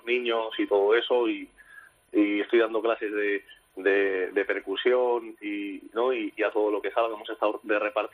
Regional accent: Basque Country, Spain; nosotros somos vascos, nacidos y criados aquí.

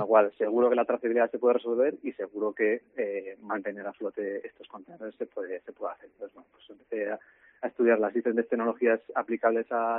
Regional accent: Vigo, Galicia, Spain; navego toda mi vida desde pequeñito, yo soy de Vigo

